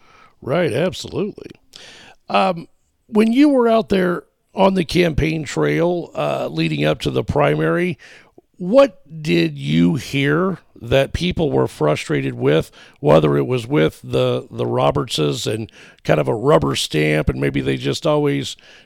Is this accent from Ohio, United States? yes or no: no; Indiana, United States; moved away; I'm from the Southern Indiana, Washington County area. We have been Masons together in the past. We're from the same part of the county, pretty much. He's lucky enough to still be there. I unfortunately had to move away